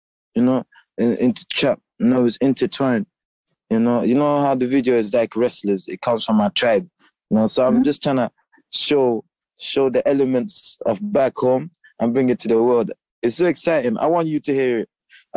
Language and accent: English; Gambia; You know, I was raised in Gambia. I was a lot of drums